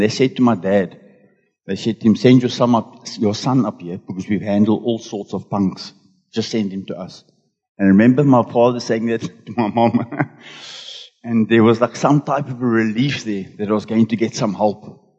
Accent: Cape Town, Western Cape, South Africa; I grew up in Frederick in Cape Town. I stayed there for the first 14 years of my life with my mother and father, my two sisters, one older and one younger.

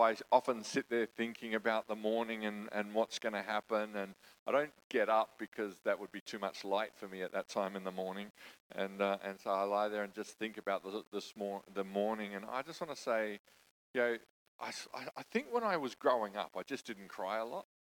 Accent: New Zealand; now in Australia; I come from New Zealand originally. Definitely not Australia. When I'm in Australia, I go for two teams.

